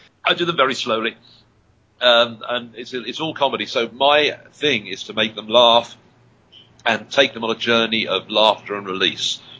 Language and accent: English; United Kingdom; now in United States; I do a lot of stuff about being a Brit living in America